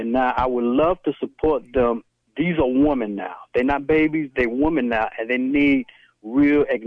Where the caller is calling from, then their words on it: Mount Vernon, United States; from Mount Vernon.